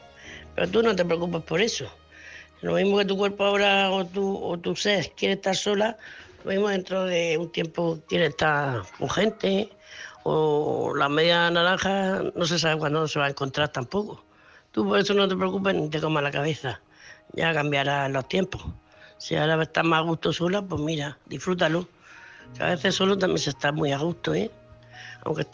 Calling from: Murcia, Region of Murcia, Spain; Soy corresponsal de Murcia

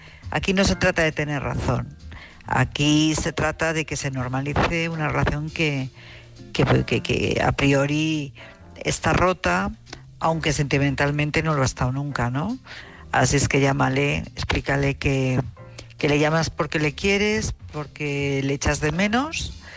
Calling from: Madrid, Community of Madrid, Spain; de Madrid.

